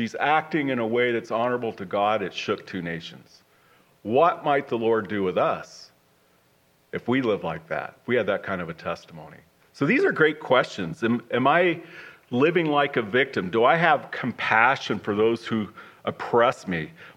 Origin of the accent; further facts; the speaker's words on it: Montana, United States; I'm from Western Montana, okay? There's 40,000 people in the whole county, right?